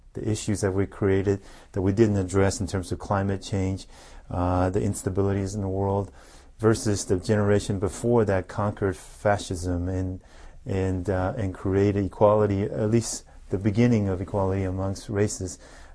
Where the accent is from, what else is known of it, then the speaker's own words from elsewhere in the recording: Taiwan; I'm from Taiwan.